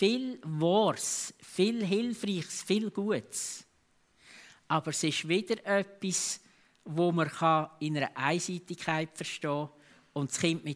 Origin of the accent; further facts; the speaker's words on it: Switzerland; Klar, wir als Schweizer frohlocken auf unsere Art und Weise.